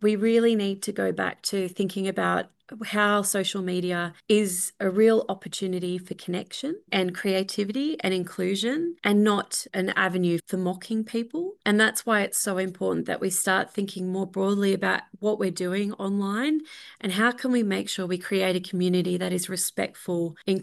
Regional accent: Australia; we collectively as Australian citizens go, this is not what we're about.

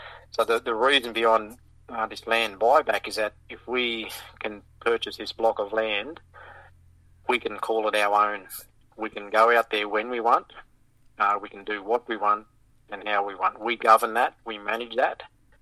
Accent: Armidale, New South Wales, Australia; I remember as a kid growing up in Armidale, I didn't even know one Anawine word

